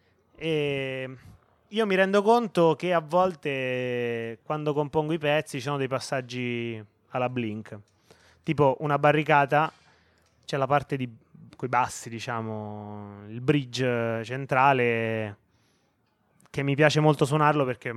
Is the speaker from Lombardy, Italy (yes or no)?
no; Ascoli Piceno, Marche, Italy; born there; perché sono nato ad Ascoli Piceno